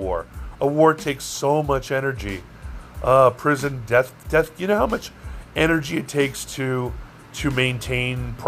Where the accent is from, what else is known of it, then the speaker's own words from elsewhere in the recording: Hawaii, United States; I saw it growing up in Hawaii.